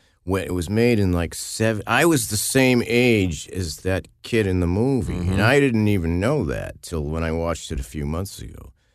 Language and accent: English; Massachusetts, United States; And, like, I grew up in Massachusetts. And in Harvard Square, that movie played for, like, 5 years as a double bill with...